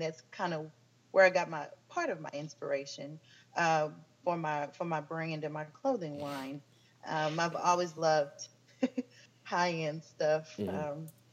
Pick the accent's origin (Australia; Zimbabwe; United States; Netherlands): Zimbabwe; moved away; I'm from Zimbabwe.